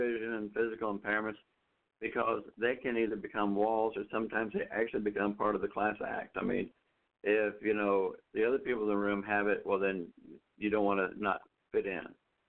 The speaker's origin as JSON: {"language": "English", "region": "Maryland", "country": "United States", "tie": "born or raised there", "said": "Oh, well, I grew up on the East Coast, remember, in the colonial, Prince George's County."}